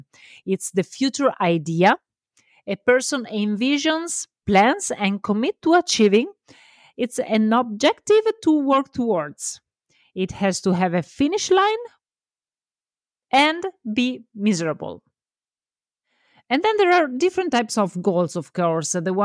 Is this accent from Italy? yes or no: yes; Italy; English is a second language; I'm Italian, so love my accent and embrace my mistakes.